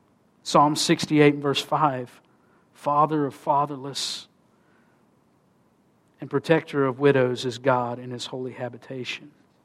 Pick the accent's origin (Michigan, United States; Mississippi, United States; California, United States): Mississippi, United States; Now, I'm from Mississippi, and we have a phrase for that.